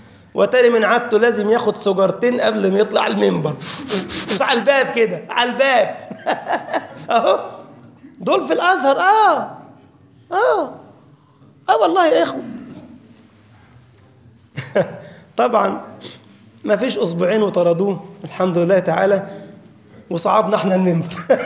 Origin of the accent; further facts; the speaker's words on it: Giza Governorate, Egypt; أصل أنا من الجيزة يعني، محافظة اسمها الجيزة.